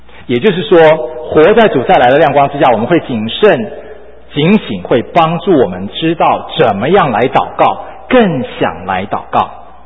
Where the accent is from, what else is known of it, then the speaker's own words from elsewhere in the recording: Taiwan; 我来自台湾，我以前要当兵，我当兵去战过卫兵，